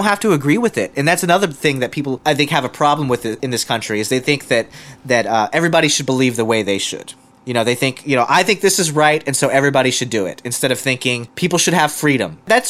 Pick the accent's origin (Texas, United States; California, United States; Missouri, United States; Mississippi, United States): Texas, United States; And, you know, growing up in Texas, that's what people do.